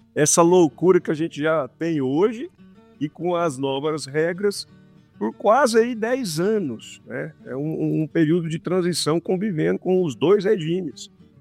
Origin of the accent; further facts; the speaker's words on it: Jataí, Goiás, Brazil; also born or lived in Rio Verde; Eu nasci em Rio Verde, mas assim, vim muito jovem aqui para Jataí. E a vida inteira, meu pai trabalhando aqui na cidade, uma cidade pequena, né? Todo mundo se conhece.